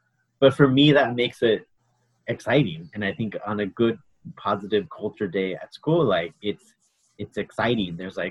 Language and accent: English; Santa Ana, California, United States; so I grew up in Santa Ana, in Santa Ana, and, you know, it's, you know, the Santa Ana winds are real